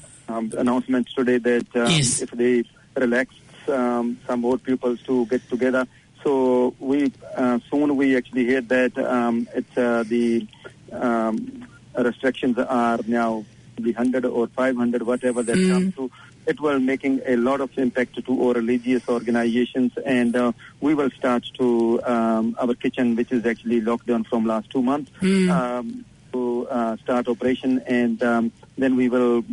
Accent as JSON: {"language": "English", "country": "New Zealand", "said": "I can say that being New Zealander"}